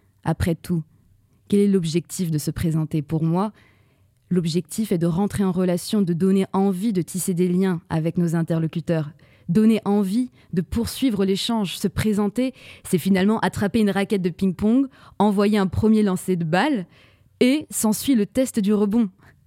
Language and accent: French; Melun, Île-de-France, France; Je suis la troisième d'une fratrie de quatre. J'ai grandi à Melun, vers la forêt de Fontainebleau.